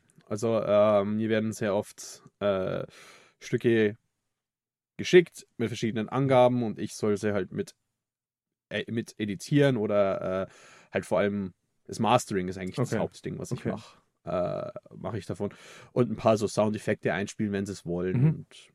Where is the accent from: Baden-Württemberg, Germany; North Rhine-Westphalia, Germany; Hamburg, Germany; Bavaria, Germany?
Bavaria, Germany; Ich fühle mich wie ein Oberpfälzer. Das ist meine Heimat. Aber ja, ich bin ja hin und her gerissen zwischen zwei Welten.